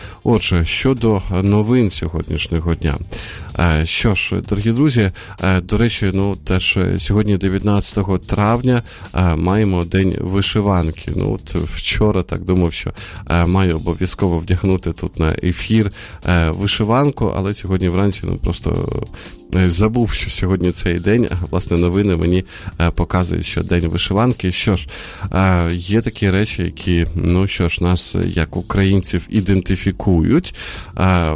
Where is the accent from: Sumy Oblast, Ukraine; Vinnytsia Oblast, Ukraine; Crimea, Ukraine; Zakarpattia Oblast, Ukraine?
Sumy Oblast, Ukraine; Теж ворог обстрілює і північ України, ну, от, власне, мою рідну Сумщину.